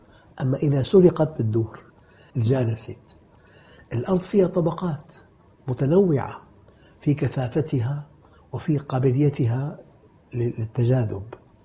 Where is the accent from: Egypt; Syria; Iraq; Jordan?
Syria